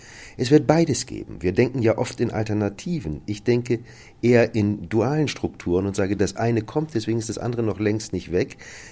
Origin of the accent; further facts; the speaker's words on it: Northern Germany, Germany; also born or lived in Munich; Ich bin Norddeutscher, liebe Hamburg, aber meine zweite Liebe war immer München. Ich habe in München studiert